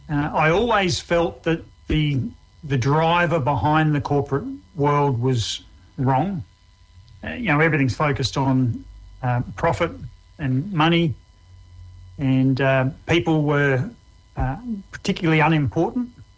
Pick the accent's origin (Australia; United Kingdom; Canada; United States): Australia; Katherine, Northern Territory; also born or lived in Darwin; I was born in Darwin, spent much of my life in Katherine.